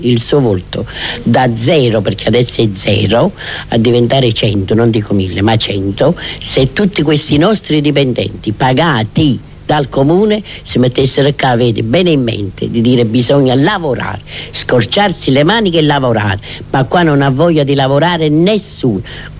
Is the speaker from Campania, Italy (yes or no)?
yes; Naples, Campania, Italy; Quindi anche per il mio paese, sui pregi e su anche i difetti, non è che sono una campanilista e dico che va tutto bene, qua va tutto male.